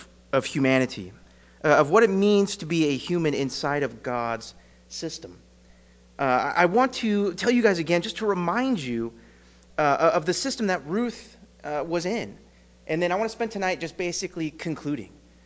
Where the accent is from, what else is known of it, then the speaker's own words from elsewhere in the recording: California, United States; I'm a California boy. I was raised in California. I see you through the lens of a Californian